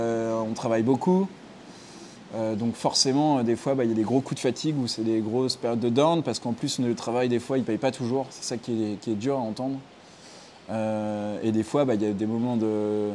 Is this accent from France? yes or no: yes; France; je suis un bon français